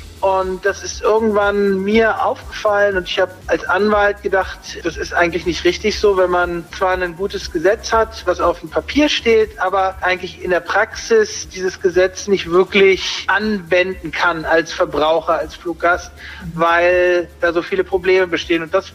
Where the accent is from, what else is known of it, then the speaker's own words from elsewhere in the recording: Potsdam, Brandenburg, Germany; Und ich bin aus Potsdam, lebe in Potsdam